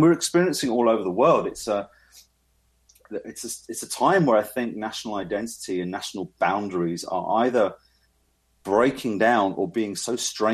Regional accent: East of England, United Kingdom; which is on the outskirts of London in the home counties in a county called Essex, which is more of a rural setting. Although where I grew up was in the suburbs.

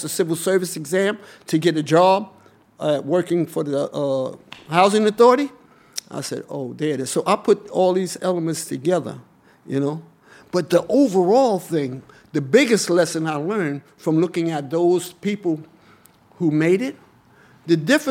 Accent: Harlem, New York, United States; Growing up in Harlem when I was born, we had poor Irish, poor Jews, poor Greeks, poor Italians. We were all here together.

